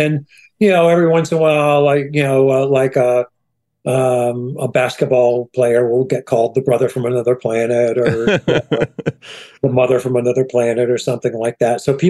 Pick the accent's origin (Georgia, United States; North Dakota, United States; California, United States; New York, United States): New York, United States; Schenectady; I'm from Schenectady, New York.